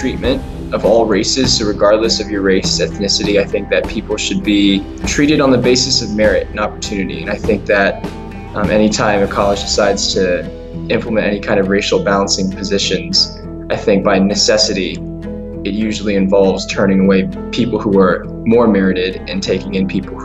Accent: United States; I'm an Asian American, but to me, you know, the critical part of that is that I'm an American.

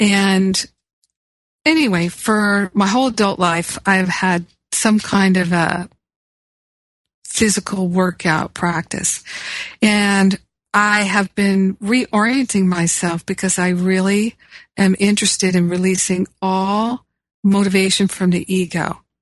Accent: Los Angeles, California, United States; So it's morning now on the East Coast here, as it is in my hometown of Los Angeles.

